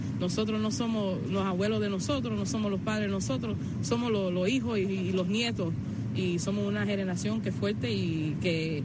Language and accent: Spanish; Cuba; somos negros, somos blancos, somos chinos, pero la unidad es cubano, somos cubanos.